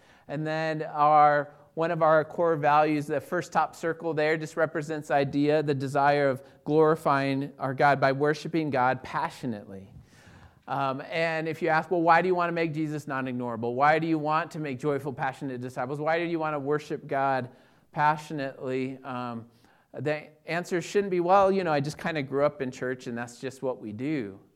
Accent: Greeley, Colorado, United States; most of you know that I grew up here in northern Colorado. Grew up in Greeley, born and raised in Greeley, and a natural result of being born and raised in Colorado is often that you end up being a Broncos fan from early on.

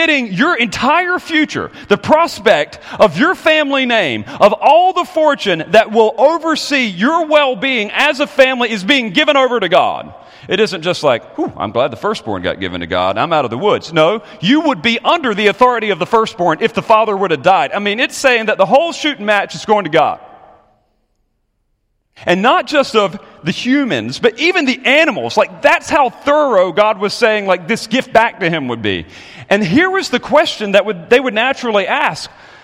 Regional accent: United States; again, I'm American.

